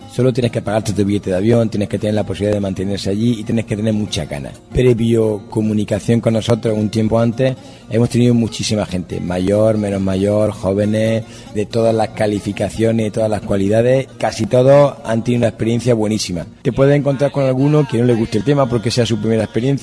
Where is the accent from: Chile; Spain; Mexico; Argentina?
Spain; Granada, Andalusia; yo soy de Granada y a mí la siesta no me la quita nadie.